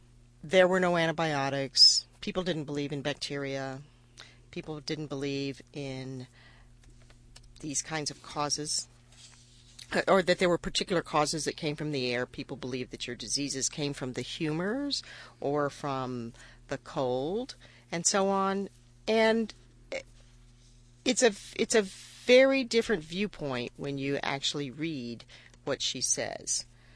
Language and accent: English; Ohio, United States; I grew up in Stark County, where most of the population learns English as a second language.